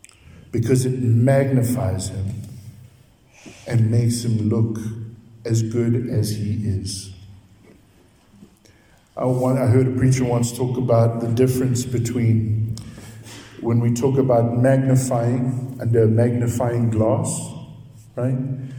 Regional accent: Durban, KwaZulu-Natal, South Africa; now in Pretoria, South Africa; As a young man growing up in Durban, never crossed my mind that I might be living in Pretoria West.

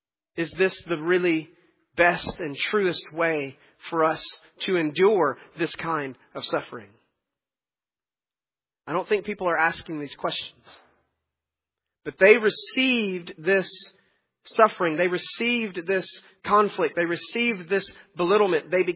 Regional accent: Tennessee, United States; Because I'm from Tennessee, and if it weren't from Tennessee, you'd still be Mexico.

